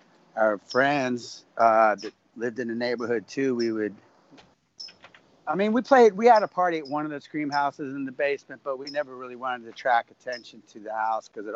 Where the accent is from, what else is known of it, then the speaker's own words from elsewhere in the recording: Arlington, Virginia, United States; Franz and I grew up in Arlington down the road, just straight down Columbia Pike